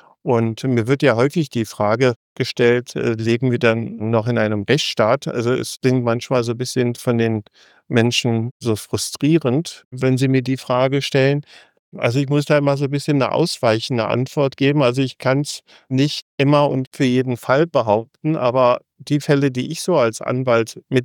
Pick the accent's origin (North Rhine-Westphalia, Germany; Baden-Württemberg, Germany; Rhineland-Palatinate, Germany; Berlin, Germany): Berlin, Germany; Sie kommt aus Stuttgart und ich komme aus Berlin.